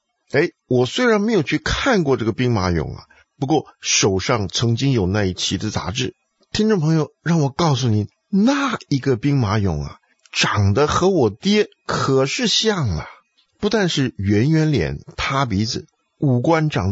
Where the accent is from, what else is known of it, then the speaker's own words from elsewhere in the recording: South China, China; 我生长在中国的南方，我的祖籍呢是河南。